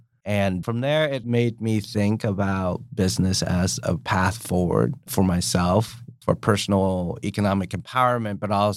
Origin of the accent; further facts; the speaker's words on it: Tulsa, Oklahoma, United States; So growing up in Tulsa, you know, I grew up housing insecure, food insecure, physical insecurity as well.